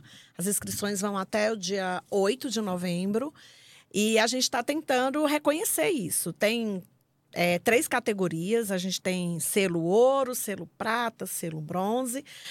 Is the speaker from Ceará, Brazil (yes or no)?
yes; Solonópolis, Ceará, Brazil; Eu sou do município de Solonópolis, no interior do Ceará.